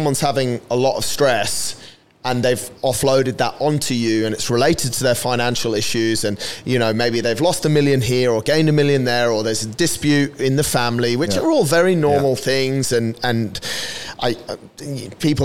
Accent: United Kingdom; traditionally, because we're British, we don't talk about money

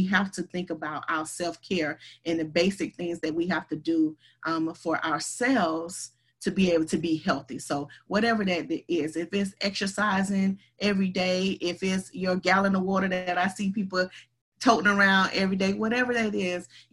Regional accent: the South, United States; It's really out of cornmeal, but I'm from the South, and so it's cornbread pancakes.

